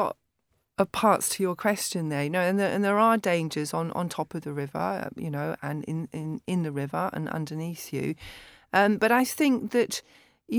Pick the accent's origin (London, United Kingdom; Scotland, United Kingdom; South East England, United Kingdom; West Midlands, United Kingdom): London, United Kingdom; I'm a Londoner born and bred, although I've lived abroad for a long time.